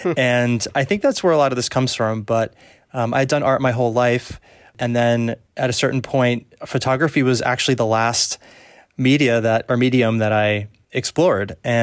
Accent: New Jersey, United States; I was raised just outside of New York City in New Jersey.

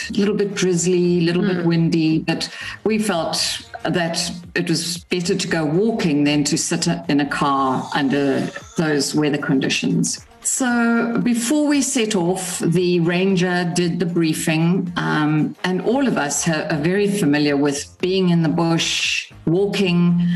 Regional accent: Durban, KwaZulu-Natal, South Africa; Born and bred in Durban.

